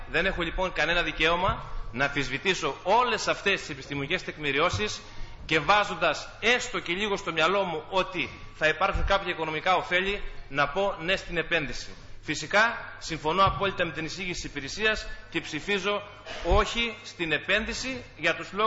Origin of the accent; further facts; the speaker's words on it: Kavala, Eastern Macedonia and Thrace, Greece; Είμαι από την Καβάλα, περιφερειακός σύμβουλος.